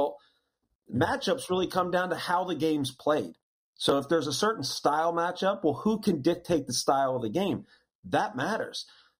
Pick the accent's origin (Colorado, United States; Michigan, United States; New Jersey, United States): New Jersey, United States; And the fact that anybody even knows I'm from South Jersey, that just makes it even better.